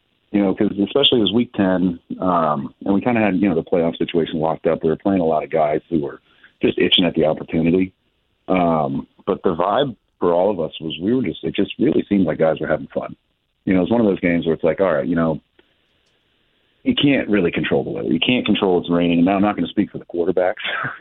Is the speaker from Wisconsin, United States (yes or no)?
yes; Wisconsin, United States; also born or lived in Minnesota; But personally, I grew up in Wisconsin, played my college ball in Minnesota, all outdoors.